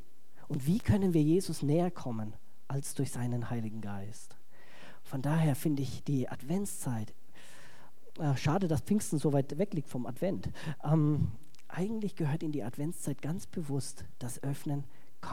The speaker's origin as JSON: {"language": "German", "region": "Bavaria", "country": "Germany", "said": "ich komme ja aus Franken"}